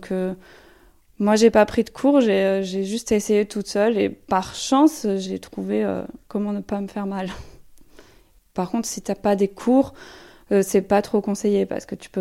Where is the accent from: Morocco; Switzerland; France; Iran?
France; Grasse, Provence-Alpes-Côte d'Azur; De Grasse, les Alpes-Maritimes.